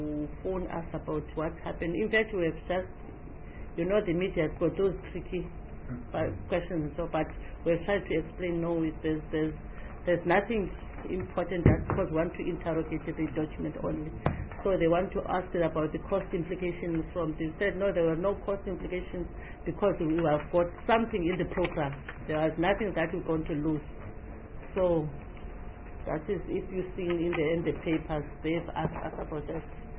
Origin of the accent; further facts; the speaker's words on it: Eastern Cape, South Africa; from the Eastern Cape, the chairperson of the Land and Environmental Affairs Lead Committee.